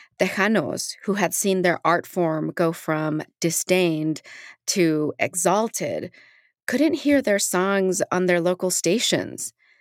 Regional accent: Juarez, Chihuahua, Mexico; I listen to this music when my big Mexican self comes out, when I get real Mexa, you know, like when you can tell I'm from Juarez.

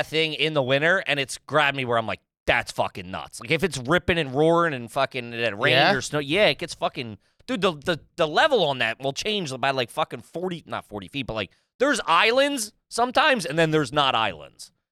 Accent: Washington Crossing, Pennsylvania, United States; Yeah, I'm saying Washington's crossing is like

